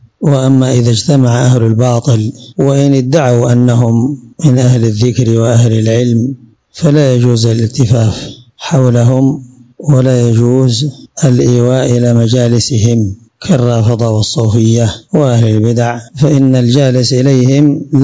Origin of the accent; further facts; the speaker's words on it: Yemen; عندنا في اليمن هنا، وغير ذلك من الشبهات